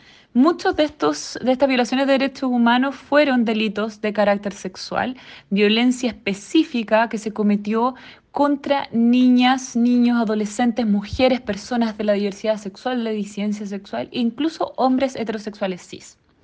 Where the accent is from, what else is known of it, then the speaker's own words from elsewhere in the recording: Santiago, Santiago Metropolitan Region, Chile; Soy de Santiago de Chile